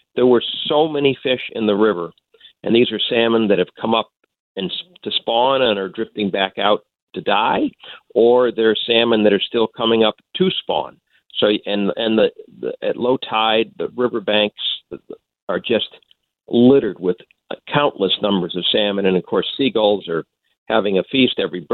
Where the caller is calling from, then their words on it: Juneau, Alaska, United States; I'm calling in from Juneau, Alaska.